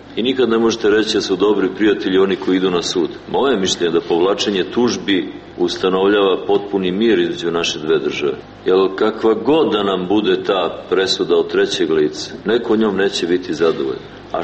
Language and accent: Serbian; Serbia; kod nas u Srbiji